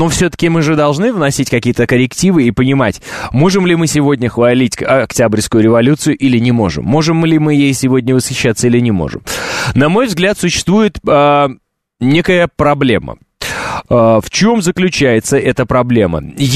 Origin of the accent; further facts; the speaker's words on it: Kazakhstan; born there; земляк, земляк, я ведь родился в Казахстане